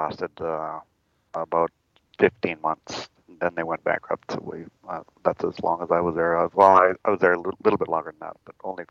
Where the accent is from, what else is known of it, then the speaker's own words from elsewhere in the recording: Gladstone, Manitoba, Canada; I grew up in Manitoba, in Gladstone. The schooling there was good.